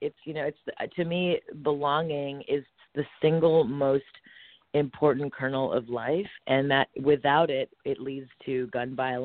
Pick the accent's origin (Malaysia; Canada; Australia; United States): Canada; Montreal, Quebec; my mother's Japanese, my father's from India, and I'm born and raised in Montreal, Canada.